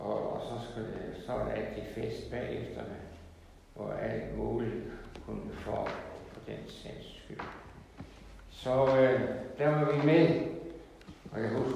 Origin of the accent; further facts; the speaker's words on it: Ringkøbing, Central Denmark Region, Denmark; Jeg husker hjemme i Ringkøben